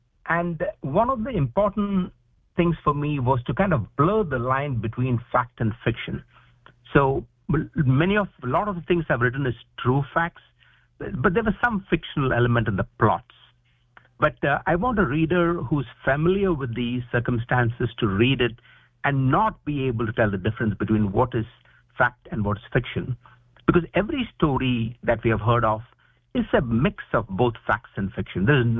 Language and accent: English; India; this friendship I actually experienced myself growing up in India.